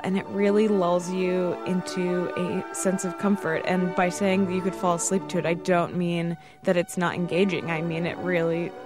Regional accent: Midwest, United States; but maybe as a Midwesterner, I'm sort of like, that's great, though.

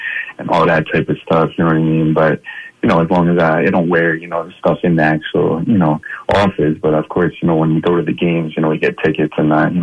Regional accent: Philadelphia, Pennsylvania, United States; now in Atlanta, United States; So I'm actually born and raised in South Philly. And once I graduated from Temple University, I actually got a job with the Atlanta Hawks. So that's why I moved.

